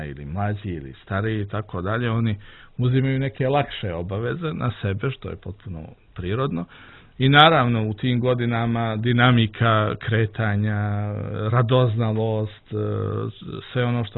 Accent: Sarajevo, Sarajevo Canton, Bosnia & Herzegovina; now in Podgorica, Montenegro; moji prvi ti koraci su bili upravo kao dijete u oltaru u Sabornoj crkvi u Sarajevu.

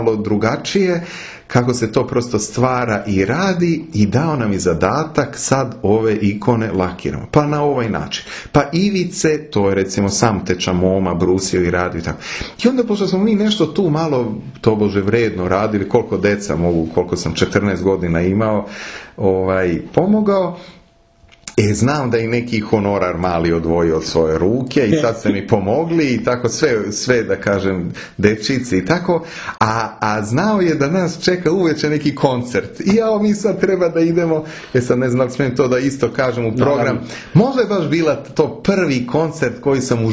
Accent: Vojvodina, Serbia; ja sam ipak iz Vojvodine, crnica zemlja i onda poreklom

